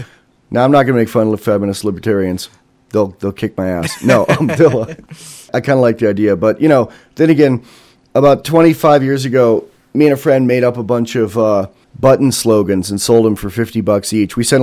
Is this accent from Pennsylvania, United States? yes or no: no; San Francisco, California, United States; Well, I'm from San Francisco, where feminists like to get up in your face